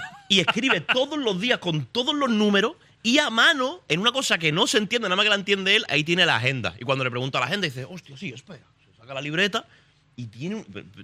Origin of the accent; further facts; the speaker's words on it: Spain; los que somos de España, lo conocemos desde pequeño